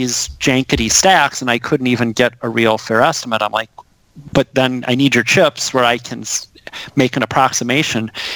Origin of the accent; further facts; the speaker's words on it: Minnesota, United States; Well, I'm from Minnesota. Good. We like our passive aggressiveness, so.